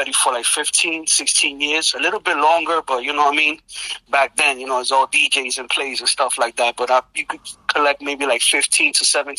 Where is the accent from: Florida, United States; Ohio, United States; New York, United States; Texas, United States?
New York, United States; Harlem; Well, I grew up in Harlem, you know what I mean?